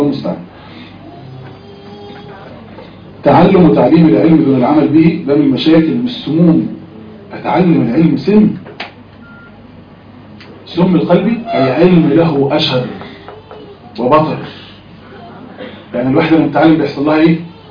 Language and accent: Arabic; Egypt; احنا عندنا في مصر